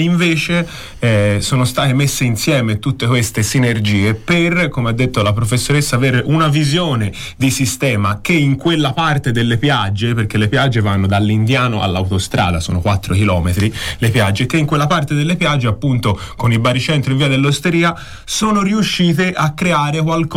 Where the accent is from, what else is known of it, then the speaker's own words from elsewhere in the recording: Florence, Tuscany, Italy; born there; No, sono nato a Novoli, diciamo forse una delle zone più vicine delle piagge, ecco.